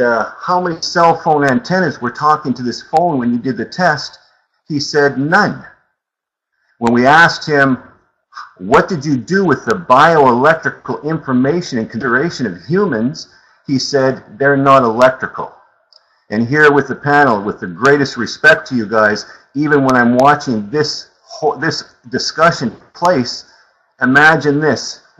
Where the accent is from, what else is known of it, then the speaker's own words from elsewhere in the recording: Canada; I am a Canadian, a British Columbia and Canadian interprovincial journeyman electrician.